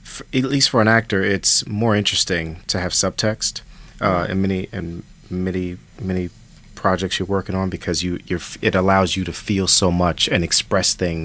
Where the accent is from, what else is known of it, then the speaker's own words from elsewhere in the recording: Chicago, Illinois, United States; I'm from Chicago, it's like the Chicago Cubs.